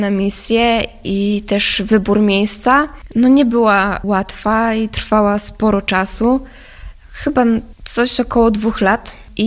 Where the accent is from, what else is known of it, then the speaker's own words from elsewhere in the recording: Lubliniec, Silesian Voivodeship, Poland; moved away as an adult; now in Warsaw, Poland; jestem z Lublińca, aczkolwiek od prawie już 7 lat w Warszawie z uwagi na studia.